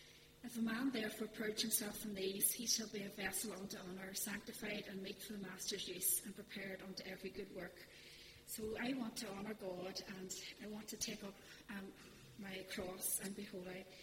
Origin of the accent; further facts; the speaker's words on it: Omagh, Northern Ireland, United Kingdom; born there; I was born in Northern Ireland in a place called Oma. And I had Christian parents growing up.